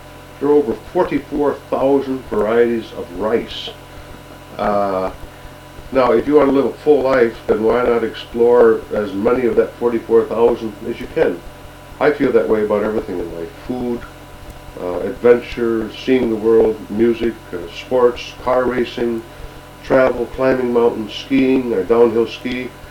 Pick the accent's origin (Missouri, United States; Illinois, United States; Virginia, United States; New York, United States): New York, United States; Rochester; No, I'm from New York State, Rochester, New York.